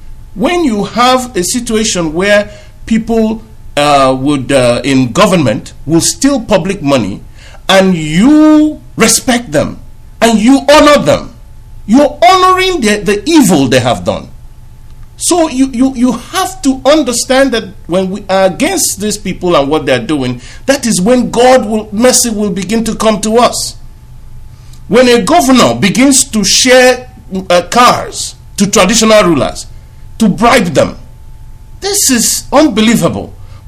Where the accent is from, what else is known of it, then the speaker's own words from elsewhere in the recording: Nigeria; We grew up in Nigeria.